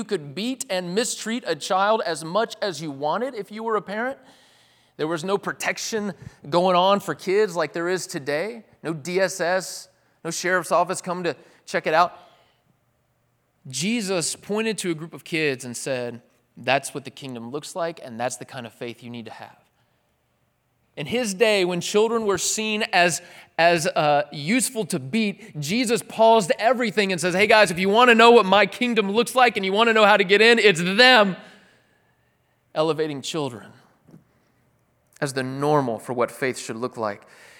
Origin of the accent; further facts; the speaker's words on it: Tennessee, United States; See, I grew up in East Tennessee. I grew up in a small town, Confederate flags flying everywhere.